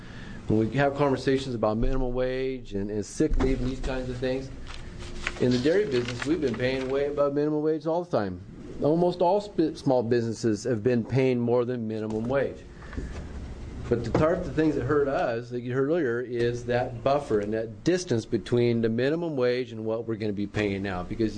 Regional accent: Tillamook, Oregon, United States; I'm a second-generation dairy farmer in Tillamook. I was raised in Tillamook, and I've been actively engaged in the business of dairy farming since my early childhood.

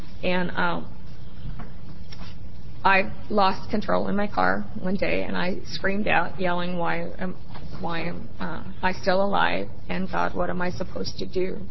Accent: St. Helens, Oregon, United States; I am from St. Helens, Oregon

